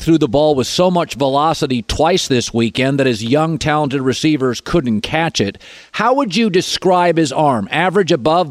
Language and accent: English; Pacific Northwest, United States; I watched him at Oregon. I'm from the Pacific Northwest.